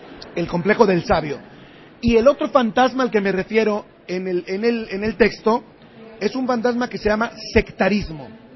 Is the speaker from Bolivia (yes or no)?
no; Mexico; tan rica como nuestra cultura y nuestra esencia como mexicanos